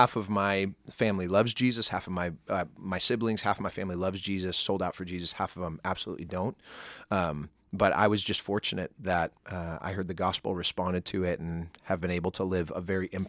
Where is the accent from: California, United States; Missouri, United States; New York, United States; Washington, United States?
Washington, United States; Kirkland; So originally from Kirkland, Washington.